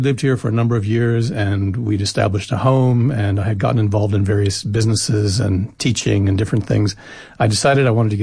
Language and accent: English; United States; now in South Africa; I grew up in the States of South African descent.